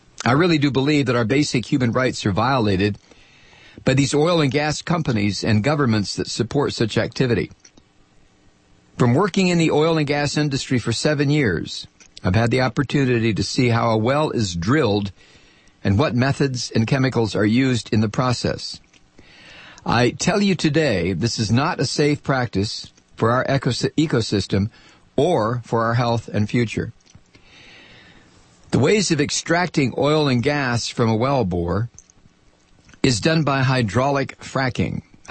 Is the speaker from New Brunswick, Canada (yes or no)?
yes; Pointe Sabine, New Brunswick, Canada; I am from Pointe Sabine, New Brunswick.